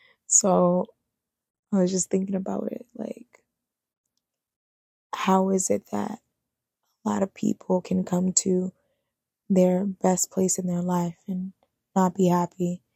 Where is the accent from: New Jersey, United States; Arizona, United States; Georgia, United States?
New Jersey, United States; now in Brooklyn, United States; I moved to Brooklyn from New Jersey, Jersey girl in Brooklyn, crazy.